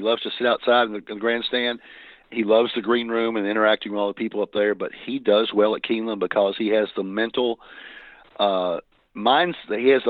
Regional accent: Kentucky, United States; I grew up in Southern Kentucky and went to Western Kentucky University, which is about 2 hours from Lexington.

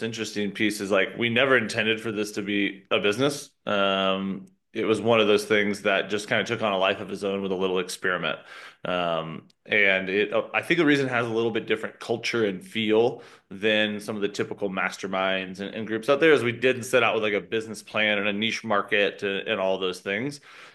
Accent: Georgia, United States; And so the interesting thing, I grew up in Georgia. And in Georgia, they give you the Hope Scholarship, which gives you free college if you're like a state student, you stay in school in the state.

